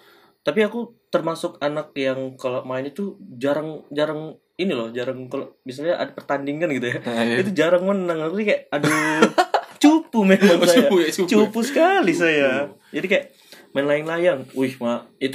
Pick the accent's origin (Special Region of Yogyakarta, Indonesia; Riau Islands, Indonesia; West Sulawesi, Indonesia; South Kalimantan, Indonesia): Riau Islands, Indonesia; Batam; kami orang Batam.